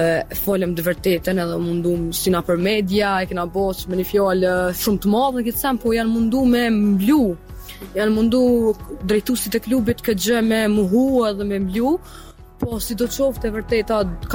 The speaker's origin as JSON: {"language": "Albanian", "town": "Skenderaj", "region": "Mitrovica District", "country": "Kosovo", "tie": "born or raised there", "said": "Jo, unë jam nga Drenica, nga Skënderaj."}